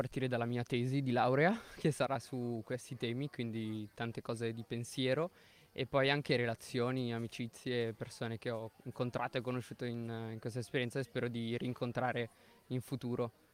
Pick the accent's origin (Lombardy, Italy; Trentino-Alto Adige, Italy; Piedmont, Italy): Piedmont, Italy; Novara; Da Novara.